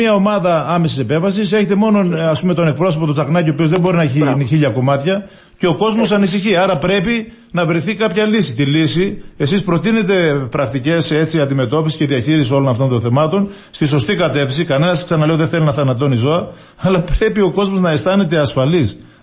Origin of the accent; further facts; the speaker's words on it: Kalochori, Greece; Και τώρα στο Καλοχώρι, προσέξτε, στο χωριό μου, καθημερινά μία αρκούδα